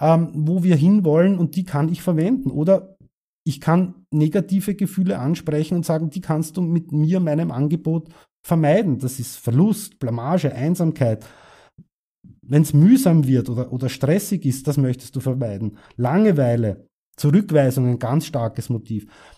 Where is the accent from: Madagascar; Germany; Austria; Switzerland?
Austria; Klosterneuburg, Lower Austria; Ein Orthopäde zum Beispiel in Klosterneuburg, meiner Heimatstadt